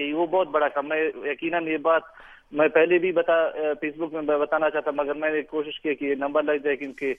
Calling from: Dalbandin, Balochistan, Pakistan; میں ڈسٹرکٹ چاہی دالبند سے بات کر رہا ہوں۔

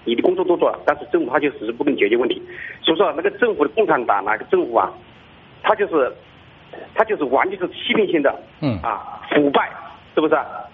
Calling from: Hubei, China; 这个呢我是湖北的

